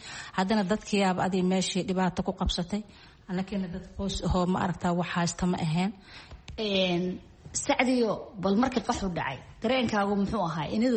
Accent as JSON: {"language": "Somali", "town": "Kismayo", "region": "Jubaland", "country": "Somalia", "tie": "born or raised there", "lives_now": "Bosaso, Somalia", "said": "Anaka waxaan ahay reer Kismaayo. Alxamdulilaah, meesha laan ku koray, meesha laan ku barbaaray, meeshaan ku guursaday, meeshaan ku ilmo dhalay."}